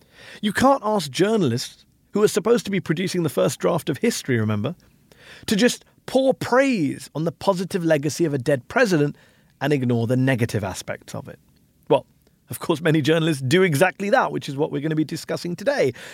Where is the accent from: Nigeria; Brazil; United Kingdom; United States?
United Kingdom; And as a Brit watching cable news, I kind of feel like tearing my hair out.